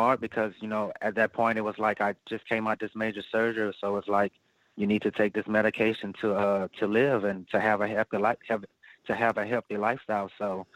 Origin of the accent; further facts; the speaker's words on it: Louisiana, United States; just because we're from Louisiana and the culture here, you know, food is a big part of our lifestyles